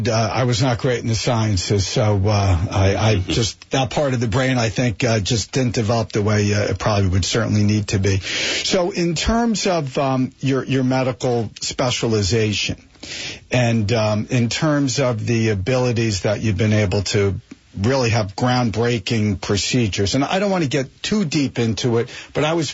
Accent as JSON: {"language": "English", "town": "Springfield", "region": "New Jersey", "country": "United States", "tie": "born or raised there", "said": "Yeah, I'm born and raised in New Jersey. I actually grew up in Springfield, so I know Westfield quite well."}